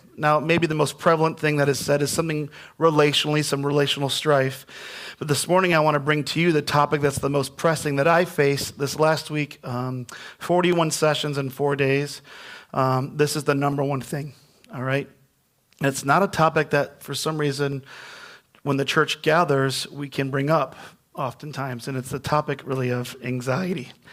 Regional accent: Grand Rapids, Michigan, United States; also born or lived in Detroit; and I'm from the Midwest. I was born in Detroit, but raised on the west side of the state of Michigan in a city called Grand Rapids.

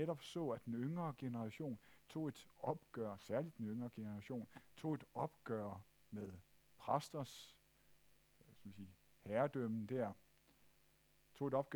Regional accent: Zealand, Denmark; da jeg for noget tid siden var på Lolland, hvor jeg kommer fra.

